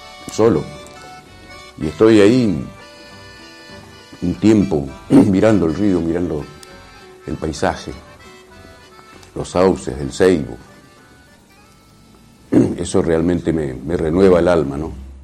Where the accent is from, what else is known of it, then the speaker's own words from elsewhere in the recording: Gualeguay, Entre Ríos, Argentina; also born or lived in Curuzú Cuatiá; Desde muy pequeño, cuando vinimos con la familia desde Curuzú, Cuatiá, donde mi padre era ferroviario y lo jubilaron, nos vinimos a vivir a Gualeguay porque mi madre es nacida en Médanos y nosotros somos 9 hermanos.